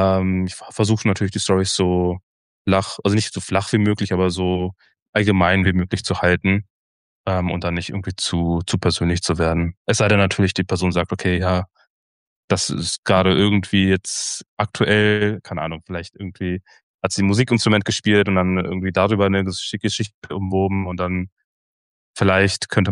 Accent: Hanover, Lower Saxony, Germany; Ich bin ja aufgewachsen in Hannover und wenn man Hannover-Berlin vergleicht, ist natürlich zwei verschiedene Welten, obwohl Hannover auch eine Landeshauptstadt ist. Im Vergleich zu Berlin immer noch klein, ich würde nicht sagen dörflich, aber schon Kleinstädter-Vibes, könnte man vielleicht sagen.

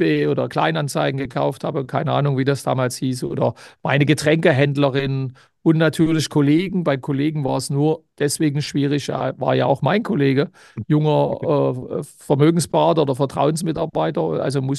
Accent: Halle, Saxony-Anhalt, Germany; born there; noch in Halle an der Saale, also so meine Geburtsstadt, 35 Kilometer von Leipzig

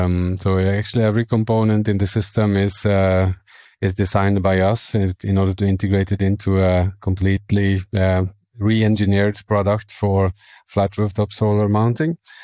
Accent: Norway; English is a second language; I'm from Norway. So I learned German at school about 20 years ago now.

